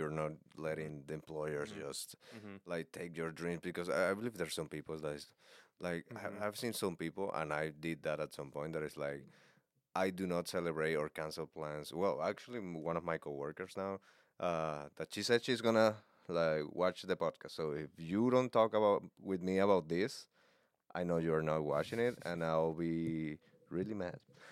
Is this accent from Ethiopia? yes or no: no; Venezuela; No, I'm from Venezuela, but okay.